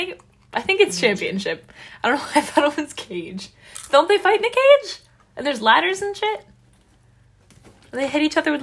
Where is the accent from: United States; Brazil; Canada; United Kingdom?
United Kingdom; No, I'm more British than German, though.